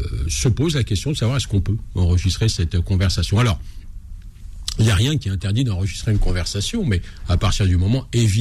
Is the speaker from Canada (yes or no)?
no; Algeria; Et pas parce que je suis algérien, hein, que je dis ça, non.